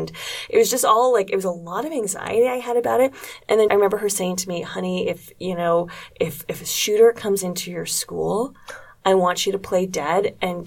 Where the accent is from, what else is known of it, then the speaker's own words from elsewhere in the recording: Montreal, Quebec, Canada; also born or lived in Toronto; I was born and raised in Toronto. And then when I was about 5 or 6, we moved to Montreal. So that was the very early 90s.